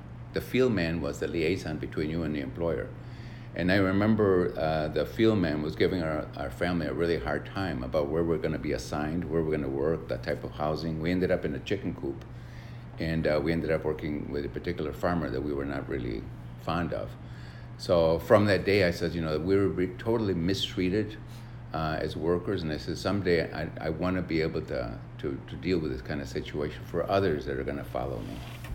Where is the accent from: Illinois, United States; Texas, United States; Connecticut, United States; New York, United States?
Texas, United States; Corpus Christi; born there; When I was born in Corpus Christi, Texas, back in 1945, our family were migrant farm workers.